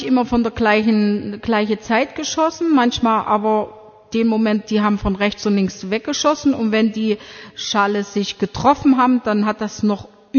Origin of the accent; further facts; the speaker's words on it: Saxony-Anhalt, Germany; now in Ukraine; ich komme aus Sachsen-Anhalt.